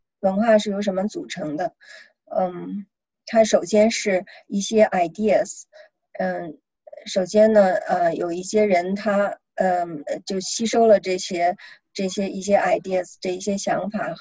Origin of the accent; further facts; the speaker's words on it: China; now in United States; 当我们从中国我和青青像我们从中国来到刚来到美国的时候